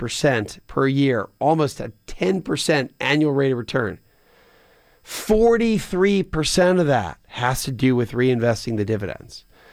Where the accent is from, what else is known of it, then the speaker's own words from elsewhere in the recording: Pennsylvania, United States; Pennsylvania, my home state, North Carolina, my alma mater state